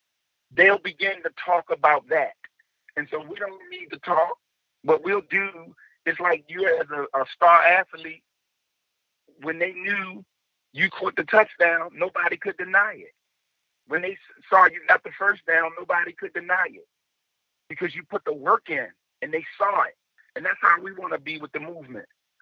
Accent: Baltimore, Maryland, United States; Growing up in West Baltimore, I grew up with I'm a junior, but I don't know who senior is.

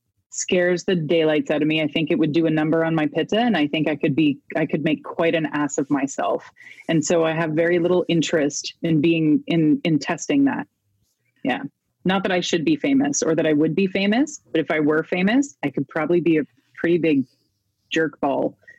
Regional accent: Canada; And I was like, "Oh no, I'm Canadian." And they were like, "Yeah, American." And I was like, "Oh no, I'm Canadian."

